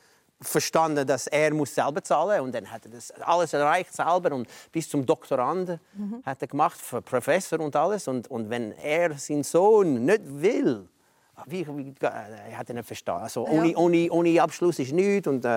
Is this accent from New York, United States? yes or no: yes; New York, United States; German is a second language; Ich bin aufgewachsen in New York. New York ist eine grosse Stadt mit vielen Leuten.